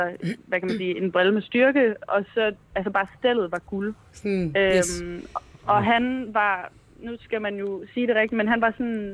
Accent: Jutland, Denmark; now in Copenhagen, Denmark; Og jeg bor i København. Jeg er jyde. Det er derfor, så kan man måske tænke, hvad er det for en accent?

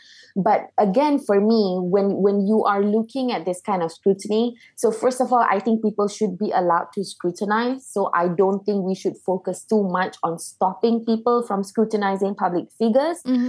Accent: Malaysia; as a Malaysian

